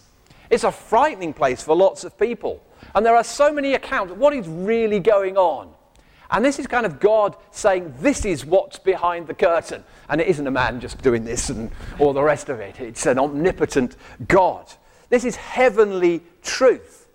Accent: Dover, South East England, United Kingdom; I grew up, I was born in Dover. I loved the sea. My ancestors were lighthouse keepers.

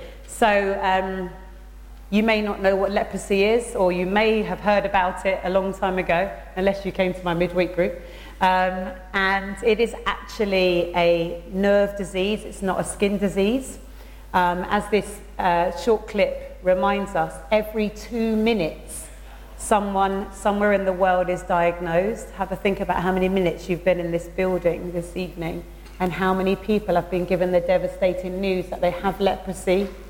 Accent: Croydon, London, United Kingdom; because I grew up in Croydon in South London

